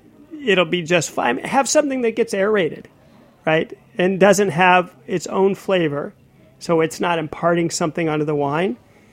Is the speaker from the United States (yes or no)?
yes; Omaha, Nebraska, United States; So you should know I'm from Omaha, Nebraska.